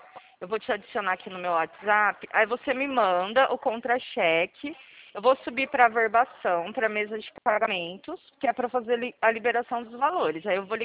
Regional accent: Presidente Prudente, São Paulo, Brazil; Eu sou de Prudente.

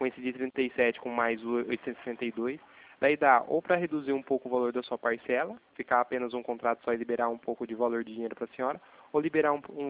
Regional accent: Itatiba, São Paulo, Brazil; eu sou daqui de Itatiba

